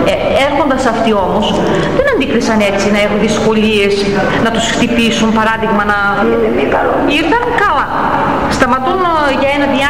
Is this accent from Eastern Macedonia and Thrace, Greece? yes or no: yes; Xylagani, Eastern Macedonia and Thrace, Greece; born there; Στην Ξυλαγανή.